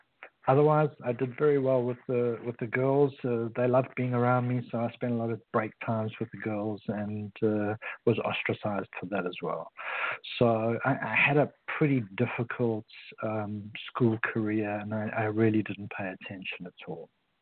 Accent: Harare, Zimbabwe; born there; So first of all, I was born in Rhodesia, which is now called Zimbabwe, in a city called Salisbury, which is now called Harare.

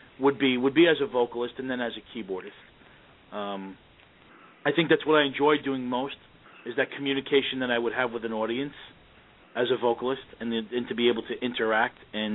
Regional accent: New York, United States; now in Dallas, United States; even though I'm from New York, I currently reside right outside of Dallas, Texas.

